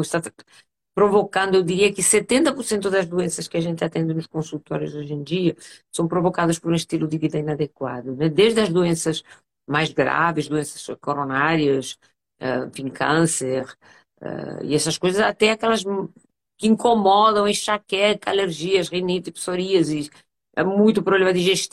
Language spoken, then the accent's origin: Portuguese; Palma, Balearic Islands, Spain; Portuguese is a second language; now in Brazil; Eu sou espanhola, eu sou nascida na ilha de Palma de Mallorca. E a vida e o amor e essas coisas me levaram para o Brasil. Me casei com um brasileiro. Então eu moro no Brasil